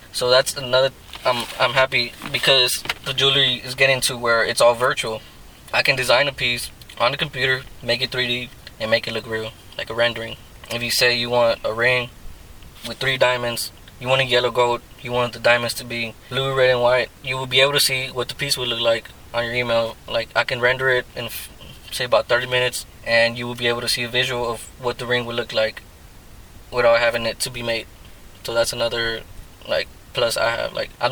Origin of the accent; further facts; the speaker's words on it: Mexico; I'm from Mexico